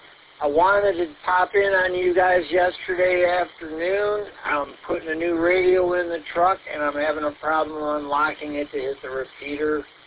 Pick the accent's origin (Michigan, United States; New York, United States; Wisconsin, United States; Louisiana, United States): Michigan, United States; Ortonville; But, Ortonville I consider kind of like my hometown. I know a lot of the businesses out here and all that.